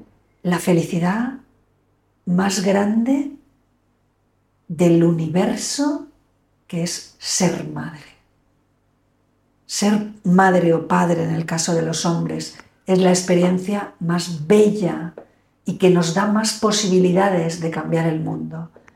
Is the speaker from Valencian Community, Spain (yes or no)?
yes; Alicante, Valencian Community, Spain; yo soy una embajadora de Alicante. ¿Eh? O sea, yo soy una pregonera de las bondades de esta ciudad.